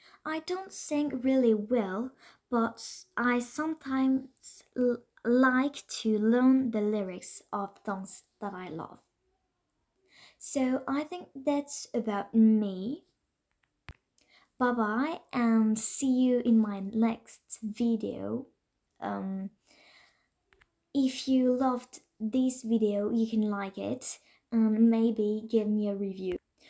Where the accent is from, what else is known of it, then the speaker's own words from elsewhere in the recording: France; English is a second language; now in Las Vegas, United States; I come from France, so maybe that explains my accent. But I live in Las Vegas.